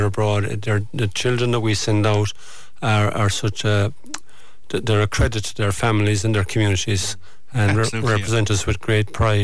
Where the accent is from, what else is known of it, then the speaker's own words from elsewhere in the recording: Tralee, Munster, Ireland; we're Irish, born, we're Tralee people at the Games